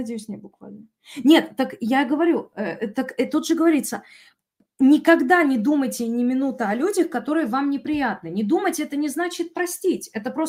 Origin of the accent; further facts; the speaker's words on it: Georgia; ты знаешь, что я грузинка, и давай не врать друг другу, мы прекрасно знаем, что в Грузии и многих других странах